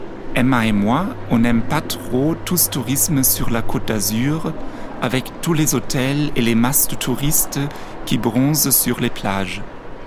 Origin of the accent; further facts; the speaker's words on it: Düsseldorf, North Rhine-Westphalia, Germany; French is a second language; Nous venons de Düsseldorf.